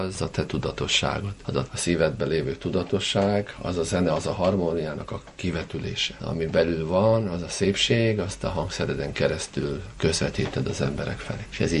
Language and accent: Hungarian; Hungary; born there; Hát, mert ide születtem, meg a nyelvem, meg a népzeném, az énekeim, nagyon szeretem az országomat, és nagyon boldog vagyok az országommal. Egy gyönyörű ország Magyarország.